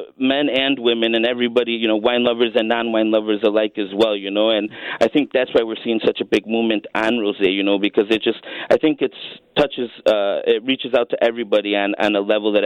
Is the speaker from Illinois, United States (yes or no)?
yes; Chicago, Illinois, United States; also born or lived in Lake Geneva, United States; So I was born in Cook County, grew up around the Foster Clark area.